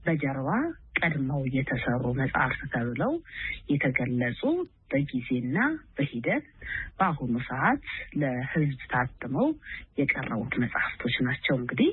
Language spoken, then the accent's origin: Amharic; Addis Ababa, Ethiopia; ተወልጄ የሚያደግኩት በአዲስ አበባ ልዩ ስሙ አማኑኤል ካቴድራል ቤተክርስቲያን አካባቢ ነው